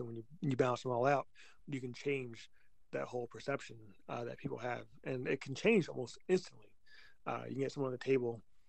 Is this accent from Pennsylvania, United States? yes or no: yes; Pennsylvania, United States; born there; also born or lived in North Carolina; Now, I was born out in Western Pennsylvania, which are some of the friendliest people you'll ever meet in your life. And then I moved to North Carolina for a couple of years